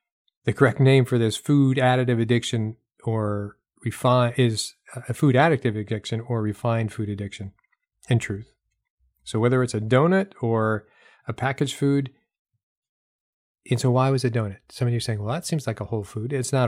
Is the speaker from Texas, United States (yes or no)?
no; New Hampshire, United States; I grew up in New Hampshire, and they had dog track down in Rockingham, and they have a few places in Massachusetts.